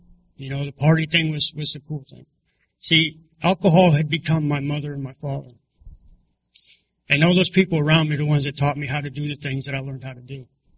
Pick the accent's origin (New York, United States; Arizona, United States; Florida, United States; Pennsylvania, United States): Pennsylvania, United States; And I'm from Pennsylvania, so we have a lot of woods and trails.